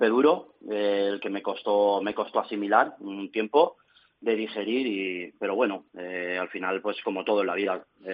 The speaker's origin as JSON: {"language": "Spanish", "town": "Burjassot", "region": "Valencian Community", "country": "Spain", "tie": "born or raised there", "said": "salimos desde el ayuntamiento de Burjasot, ¿sí?, de mi pueblo"}